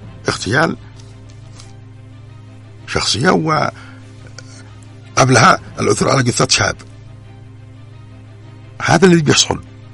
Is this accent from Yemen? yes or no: yes; Yemen; أنا وأنت يمني